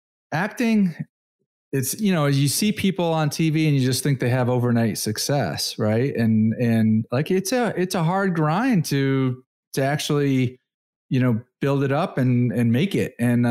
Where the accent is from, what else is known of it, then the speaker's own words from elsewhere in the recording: Brookfield, Connecticut, United States; what town? Because I grew up in Brookfield.